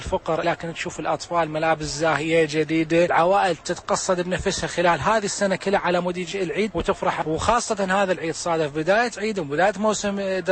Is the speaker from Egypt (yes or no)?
no; Iraq; لكن الشيء الجميل اللي نتميز به احنا عراقيين